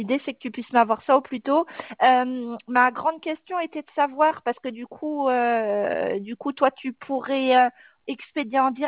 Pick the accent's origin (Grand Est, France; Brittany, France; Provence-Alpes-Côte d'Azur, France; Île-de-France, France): Brittany, France; Ouais, mais bon, ouais, on est des Bretons, mais bon, pas tous bigoudins.